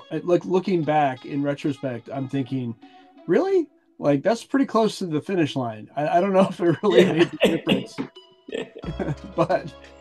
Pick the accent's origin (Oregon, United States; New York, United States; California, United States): California, United States; born there; My mom, well, I was born in California.